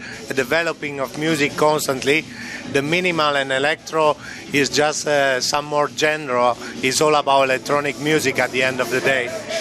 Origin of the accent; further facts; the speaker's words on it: Turin, Piedmont, Italy; English is a second language; I was in my hometown in Turin and I played for the University, and was like a free party in my hometown